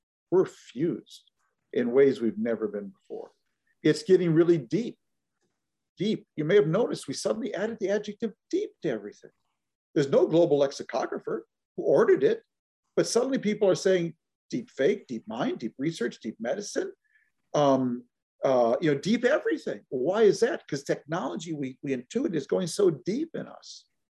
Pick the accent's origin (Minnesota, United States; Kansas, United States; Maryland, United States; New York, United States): Minnesota, United States; I mean, in a way I could 50 years ago growing up in Minnesota.